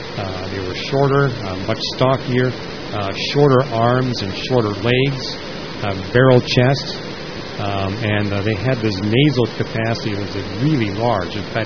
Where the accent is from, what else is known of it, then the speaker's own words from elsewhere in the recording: Canada; I mean, I grew up in Canada.